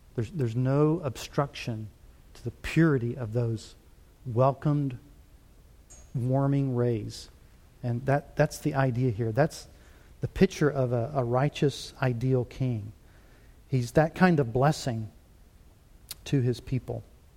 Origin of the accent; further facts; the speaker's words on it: Louisiana, United States; I grew up in Louisiana, so I never heard of Maui.